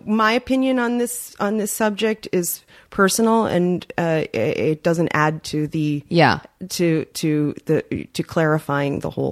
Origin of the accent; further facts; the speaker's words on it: New York City, New York, United States; I grew up on the Upper West Side.